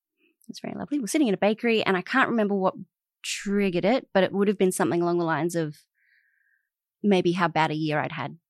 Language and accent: English; Alice Springs, Northern Territory, Australia; moved away as an adult; also born or lived in Adelaide; I grew up in Adelaide first and then Alice Springs.